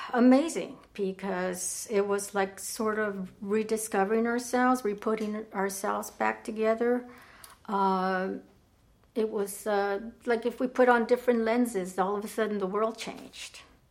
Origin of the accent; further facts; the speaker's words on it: California, United States; I grew up here in the East Bay